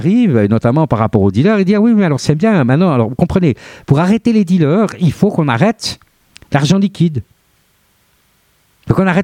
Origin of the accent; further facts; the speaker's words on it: Switzerland; alors que chez nous en Suisse, on taxe déjà les heures sup